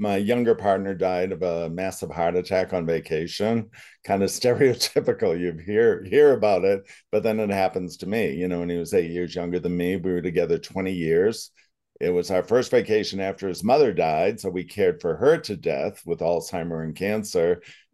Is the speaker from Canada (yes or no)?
no; Leominster, Massachusetts, United States; born there; also born or lived in Los Angeles; now in Prescott, United States; I was born in New England, Leominster, Massachusetts. And I currently am in Prescott by way of Los Angeles for about 30 years